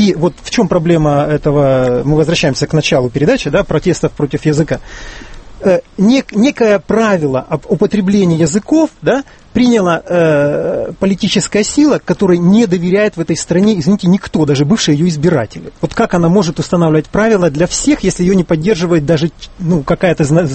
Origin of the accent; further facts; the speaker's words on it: Kharkiv, Kharkiv Oblast, Ukraine; В нашем, в моем окружении все говорят «свекла», я из Харькова сам.